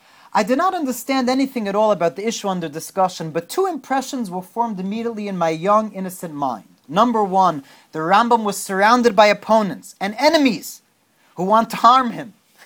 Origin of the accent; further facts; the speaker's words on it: Woodmere, New York, United States; And I remember as a kid growing up in the Young Israel of Woodmere, I'll never forget.